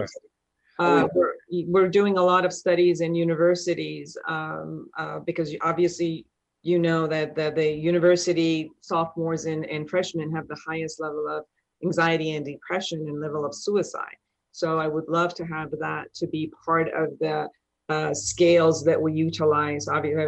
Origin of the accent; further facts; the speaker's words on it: Iran; I'm from Iran.